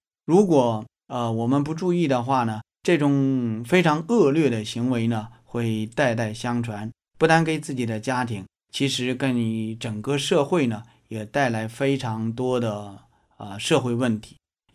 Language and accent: Chinese; China